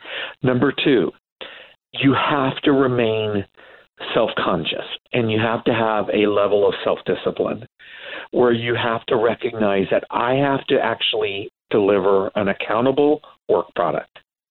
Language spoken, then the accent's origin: English; Texas, United States; I was born and raised in Texas